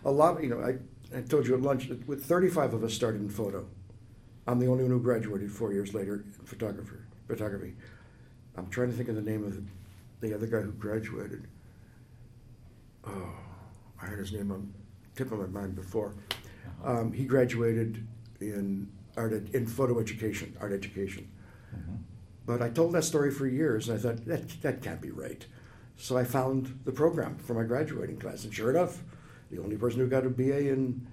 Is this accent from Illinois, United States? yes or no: yes; Chicago, Illinois, United States; Oh, I'm sorry, yes. Uh-huh. Born and raised in Chicago.